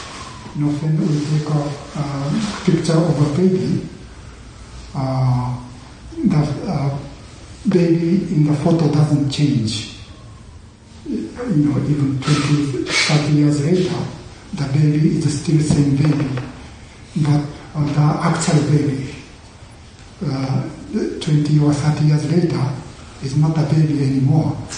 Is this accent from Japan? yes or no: yes; Japan; first language Japanese; English is a second language; I was born in Japan and educated in Japan, so I think using Japanese language.